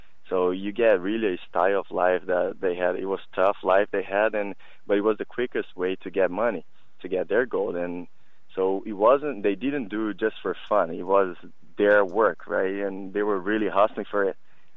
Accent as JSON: {"language": "English", "country": "Brazil", "tie": "born or raised there", "also_born_or_lived": "Montreal, Canada", "moved": "as an adult", "lives_now": "Canada", "said": "I'm in Canada. I was born in Montreal, but most of my life I lived in Brazil. I lived there for 18 years. My parents are Brazilian."}